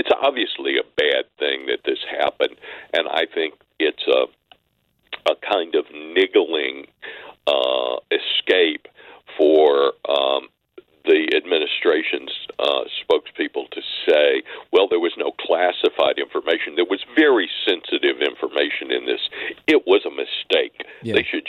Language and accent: English; Mississippi, United States; now in Chicago, United States; even though I grew up in Mississippi, I live in Chicago now, but I grew up in Mississippi, we listened to the Cardinals.